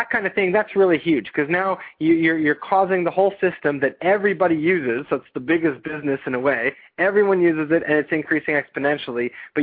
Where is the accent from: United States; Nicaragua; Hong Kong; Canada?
Canada; for some context, I come from Canada, so I'm not as in-depth of some of the U.S. politics on healthcare